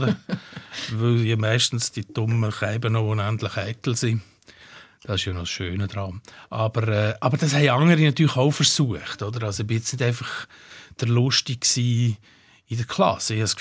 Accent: Switzerland; nicht ich als Schweizer, der einen Albaner spielt.

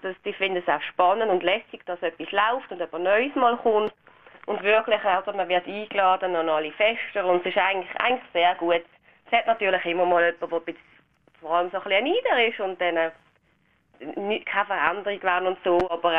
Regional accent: Switzerland; als Schweizer

